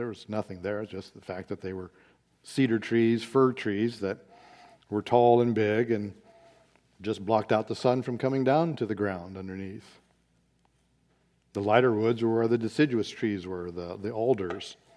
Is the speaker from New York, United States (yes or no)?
no; Everett, Washington, United States; I can remember growing up in Everett, Washington, living on some military housing.